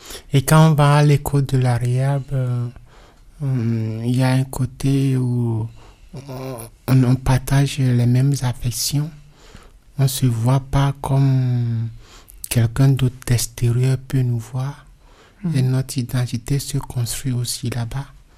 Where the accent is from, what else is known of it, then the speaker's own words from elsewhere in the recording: Togo; now in France; je suis Togolais en France depuis 2013